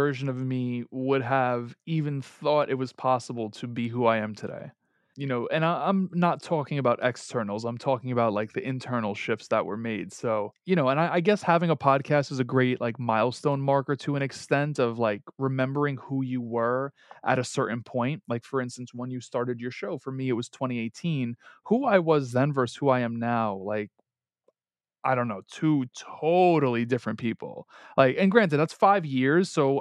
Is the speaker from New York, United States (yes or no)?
yes; Queens, New York, United States; I'm born and raised in Queens, New York.